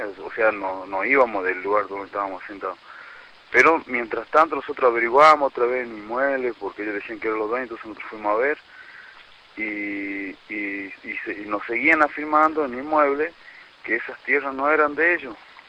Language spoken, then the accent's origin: Spanish; Purmamarca, Jujuy, Argentina; Y nosotros somos de acá de Purnamarca, que trabajando ganamos 500, algunos 300, otros 800